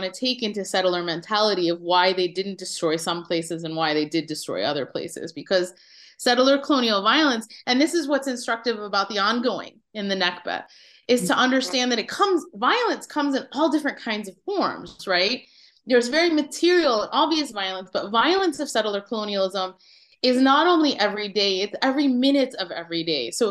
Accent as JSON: {"language": "English", "town": "Chicago", "region": "Illinois", "country": "United States", "tie": "born or raised there", "said": "And in fact, the city that I grew up in Chicago, there's a Lifta society."}